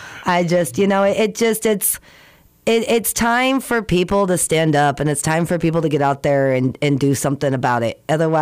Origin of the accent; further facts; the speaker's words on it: Fairbanks, Alaska, United States; We're all from Fairbanks. Like, you know, a couple of North Pole, but we're all Fairbanks.